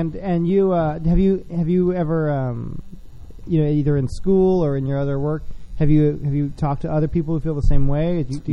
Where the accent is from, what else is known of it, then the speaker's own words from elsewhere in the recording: San Antonio, Texas, United States; I'm from Texas originally.